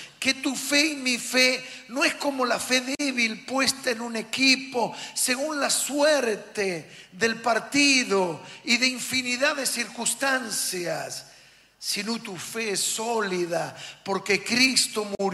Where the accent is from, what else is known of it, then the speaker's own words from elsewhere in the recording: Argentina; como apasionados que somos los argentinos en todo lo que hacemos